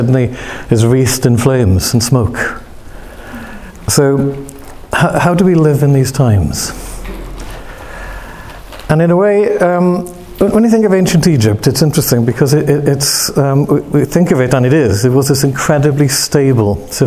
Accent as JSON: {"language": "English", "region": "Wales", "country": "United Kingdom", "said": "So when I get excited about topics, I'm Welsh, and I get very Welsh."}